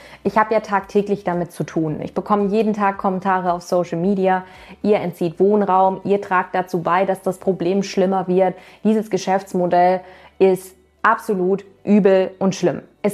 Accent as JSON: {"language": "German", "region": "Baden-Württemberg", "country": "Germany", "said": "in Freiburg in Deutschland, ist ganz in der Nähe von meiner Heimat, wo ich ursprünglich herkomme."}